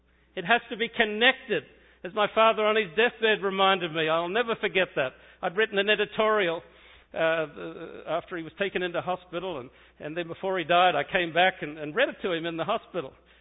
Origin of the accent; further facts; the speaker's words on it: Australia; it looked like the South Pacific, where I'm from. I'm from Australia, but next to it is the South Pacific